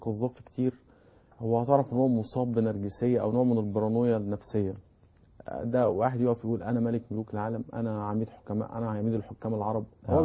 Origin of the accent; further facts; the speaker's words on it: Egypt; في عندنا في مصر، في تونس، في ليبيا، في سوريا، في البحرين، في الكويت، في اليمن